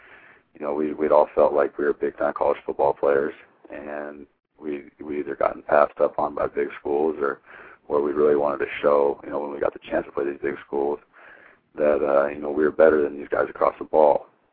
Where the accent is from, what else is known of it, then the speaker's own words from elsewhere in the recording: Hermiston, Oregon, United States; It was huge because growing up from where I'm from, was not a lot of people come out of Hermiston with Division I scholarships